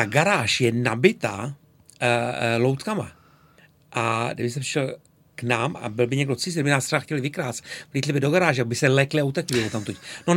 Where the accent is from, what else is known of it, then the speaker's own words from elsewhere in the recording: Prague, Czechia; doma je pro mě vždycky bylo a je Praha, respektive Horní Počernice. No. Takže tam jsem se já jsem se narodil na Vinohradech, ale jsem Pražák a strávil jsem ale víc jak půlku mýho života v zahraničí.